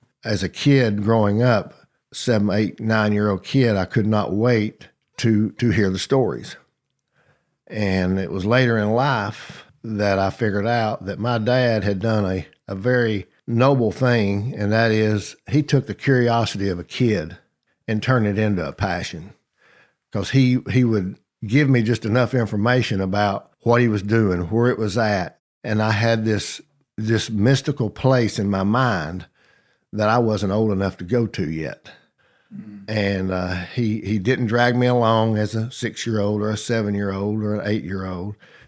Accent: Chattanooga, Tennessee, United States; born there; I was born in Chattanooga, Tennessee, in a community called Hickson, Tennessee, right outside of Chattanooga.

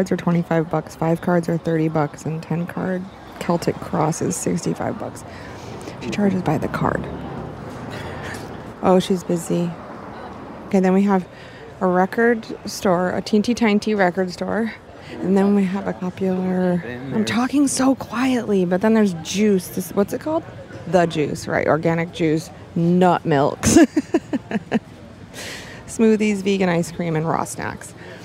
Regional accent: Pacific Northwest, United States; And I'm from the Pacific Northwest.

